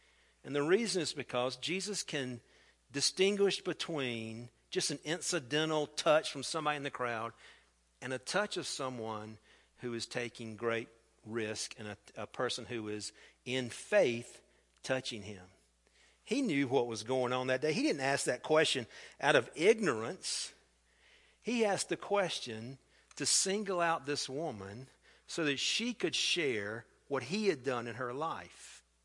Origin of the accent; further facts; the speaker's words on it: Columbia, South Carolina, United States; born there; I was born in Columbia, South Carolina.